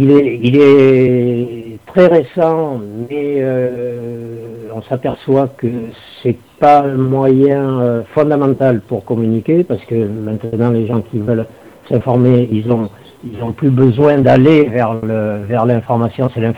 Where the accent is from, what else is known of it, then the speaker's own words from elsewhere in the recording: Nouvelle-Aquitaine, France; mais dans cette partie du Périgord blanc, on est un peu déshérité